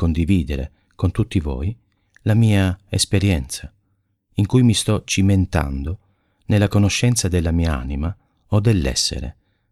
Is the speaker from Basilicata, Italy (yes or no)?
yes; Policoro, Basilicata, Italy; born there; Sono nato in Basilicata, a Policoro, provincia di Matera. Una terra alquanto sconosciuta, un crocevia che permette la comunicazione con il profondo sud e il resto d'Italia.